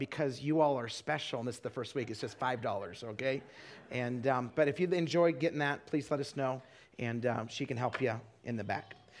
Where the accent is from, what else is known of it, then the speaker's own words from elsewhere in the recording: Idaho, United States; I grew up in Idaho, but then I went to a Bible college up in Wisconsin.